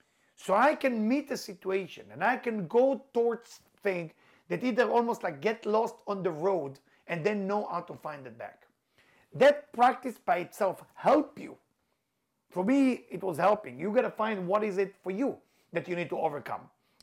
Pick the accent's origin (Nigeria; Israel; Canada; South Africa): Israel; English is a second language; now in New York, United States; As you can see my accent, you can hear my accent, I'm Israeli. When I moved to the United States, I moved to New York.